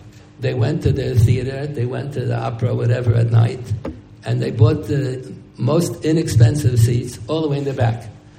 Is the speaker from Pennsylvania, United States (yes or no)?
yes; Pennsylvania, United States; born there; I was born in Mercy Hospital. I was born in Pennsylvania, and the hospital was a Catholic hospital.